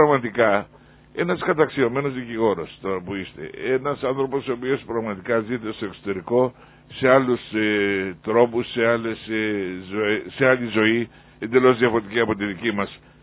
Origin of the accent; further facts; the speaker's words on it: Katastari, Ionian Islands, Greece; Και εγώ από εκεί είμαι, από το Καταστάρι.